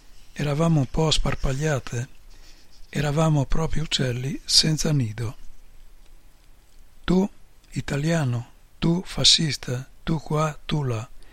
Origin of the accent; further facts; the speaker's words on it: Piedmont, Italy; Ma noi tra di noi parlavamo il nostro dialetto bello e asciutto, il piemontese